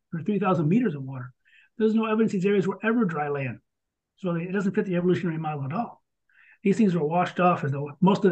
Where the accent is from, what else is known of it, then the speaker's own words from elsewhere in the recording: Michigan, United States; So all you find in Michigan, Ohio, Indiana, where I grew up in Michigan, is just marine fossils